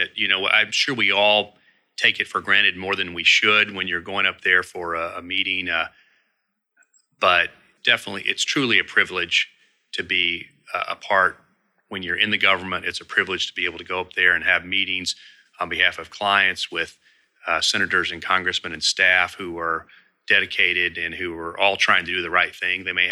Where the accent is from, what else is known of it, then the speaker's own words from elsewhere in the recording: Kentucky, United States; which is one of the largest employers in my home state of Kentucky